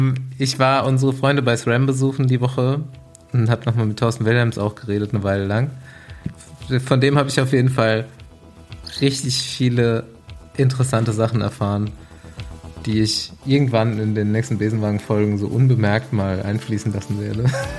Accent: Germany; wir sind Deutsche, wir sind natürlich irgendwie für

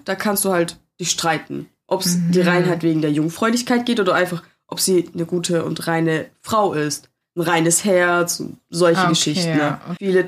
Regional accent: Turkey; Ich bin Türkin

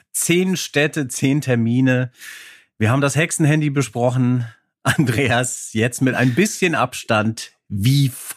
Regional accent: Bad Vilbel, Hesse, Germany; Und dann noch der Abschluss in meiner Heimat bei Frankfurt in Bad.

